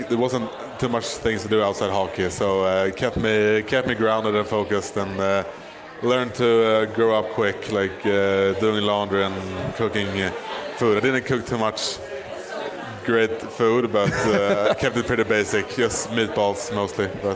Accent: Stockholm, Stockholm County, Sweden; so I grew up in Stockholm playing minor hockey there

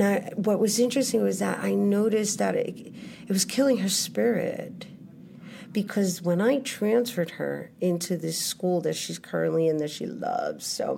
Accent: New York, United States; also born or lived in California; So I am originally from El Barrio. I'm born and raised. I'm from East Harlem

